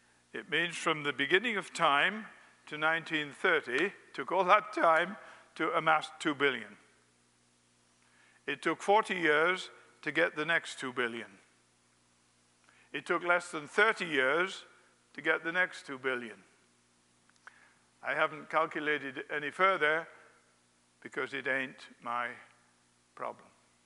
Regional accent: England, United Kingdom; I never played baseball as a kid because I grew up in England.

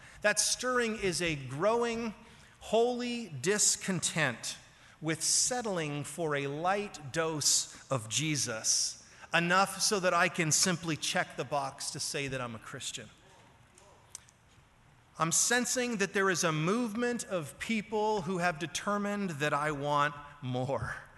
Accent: Canada; Pastor Dave Epstein, who I have known since I was 16 years old, he was pastoring my church that I grew up in Canada.

